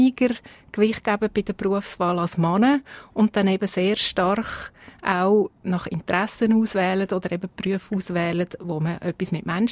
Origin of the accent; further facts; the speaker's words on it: Switzerland; Gerade Matur haben die Frauen eigentlich erst relativ spät können anfangen machen bei uns in der Schweiz.